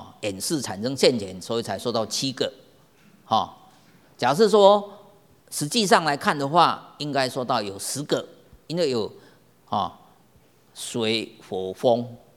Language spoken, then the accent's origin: Chinese; Sichuan, China; 我们四川人有时候会说话，对不对